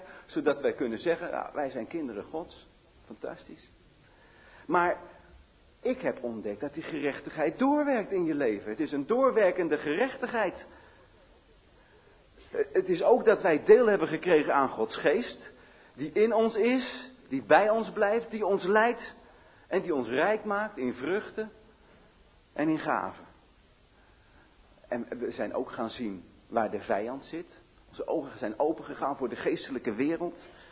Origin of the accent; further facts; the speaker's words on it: The Hague, South Holland, Netherlands; ik ben zelf een Hagenees. Ik ben geboren in de Jacob van de Doestraat, ik weet niet of je dat kent. En later, mijn jonge jeugd ligt in de Kalkoenstraat, achter de Torenstraat.